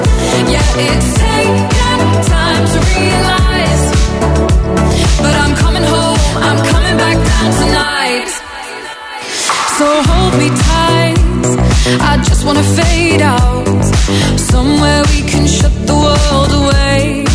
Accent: Naples, Campania, Italy; intanto sono napoletano, ma non napoletano una volta, non napoletano.

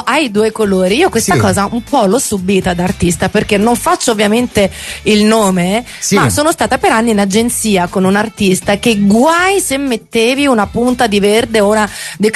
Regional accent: Naples, Campania, Italy; siamo napoletani.

